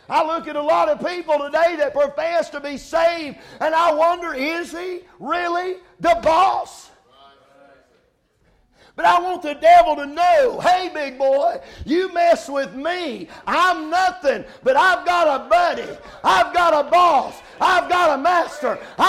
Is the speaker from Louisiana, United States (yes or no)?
no; North Carolina, United States; I'm from North Carolina, and we used to preach a lot of tent meetings down there.